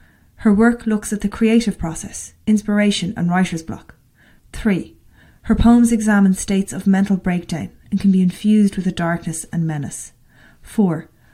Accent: Dublin, Leinster, Ireland; I'm an English teacher from Dublin

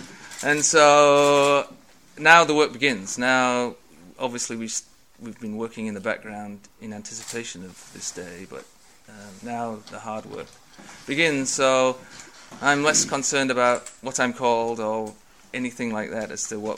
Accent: United States; Well, one thing about being an American businessman is we don't really have pipeline dreams

